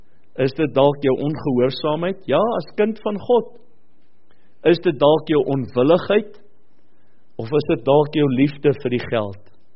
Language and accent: Afrikaans; Western Cape, South Africa; accent: Cape; ek het 'n mooi Kaapse aksent.